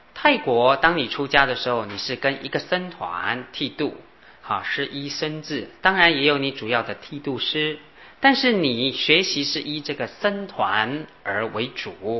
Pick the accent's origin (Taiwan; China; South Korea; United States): China; 其实我们中国人呢、思考模式里面呢、都是帝王思想。因为我三四年都没有回国